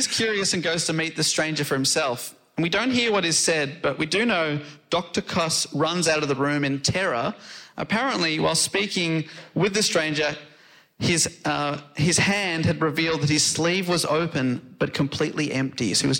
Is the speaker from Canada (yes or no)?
no; England, United Kingdom; And being English, I was wondering, Phil, if you could possibly bring this scene to life for